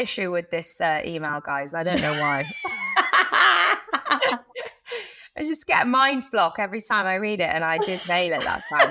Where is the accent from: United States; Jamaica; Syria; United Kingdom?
United Kingdom; Cheltenham, South West England; I'm from Cheltenham, if anyone didn't know, and they've got very big race meets.